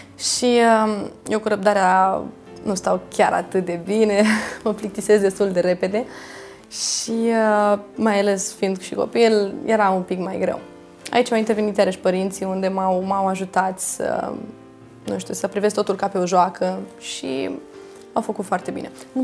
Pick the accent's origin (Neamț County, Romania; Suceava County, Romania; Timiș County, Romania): Neamț County, Romania; Piatra Neamț; M-am născut la Piatra Neamț, mai precis la Târgu Neamț. Copilăria toată am avut-o la Piatra Neamț. Sunt din familie de muzicieni, ambii părinți sunt muzicieni și dascăli în același timp.